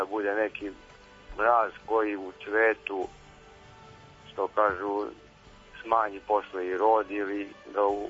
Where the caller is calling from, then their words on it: Belanovica, Kolubara District, Serbia; Ja sam iz Belanovića.